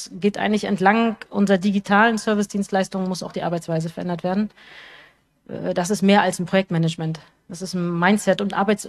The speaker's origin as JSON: {"language": "German", "town": "Rostock", "region": "Mecklenburg-Vorpommern", "country": "Germany", "said": "Wir kommen aus Rostock. Ja, wir sind Rostocker."}